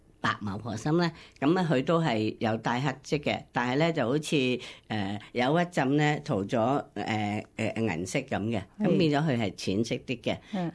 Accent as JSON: {"language": "Cantonese", "country": "China"}